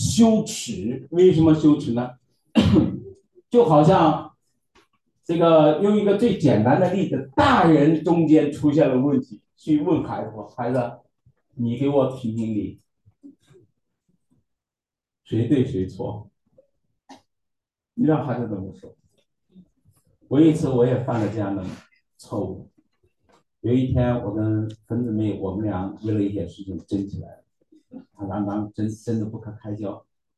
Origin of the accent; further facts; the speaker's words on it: Henan, China; accent: Henan; 用我们河南话说，他们干得很差事